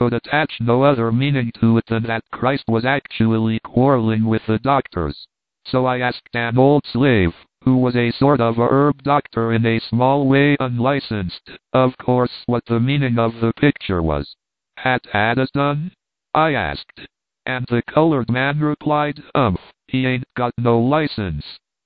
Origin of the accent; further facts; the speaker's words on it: Missouri, United States; born there; I was born in the Adder State, and by Adder State I mean Missouri.